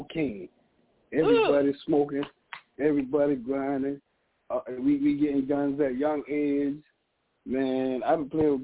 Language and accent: English; North Charleston, South Carolina, United States; Like I'm from North Charleston, you know what I'm saying? I grew up with every place. Liberty Park, Remote Grove, Ferndale, Rockdale, the Macon, D Road, Anaheim. Yeah, we came out poor. We grew up poor.